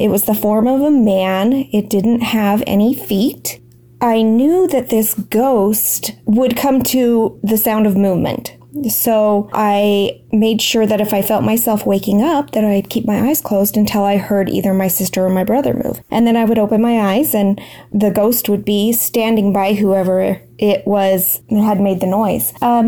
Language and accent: English; Alaska, United States; also born or lived in Utah; I'm from Alaska.